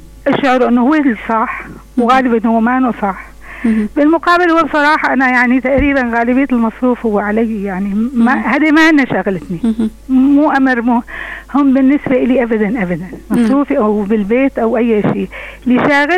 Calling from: Damascus, Damascus Governorate, Syria

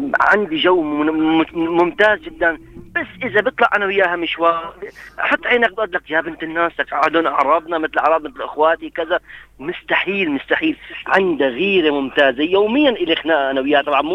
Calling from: Syria; من الشام.

